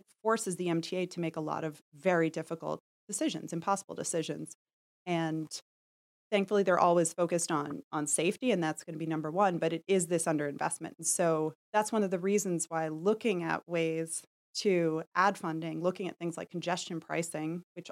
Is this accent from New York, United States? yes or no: yes; New York City, New York, United States; I was born in Manhattan. I grew up in Park Slope. I've lived in the city a long time.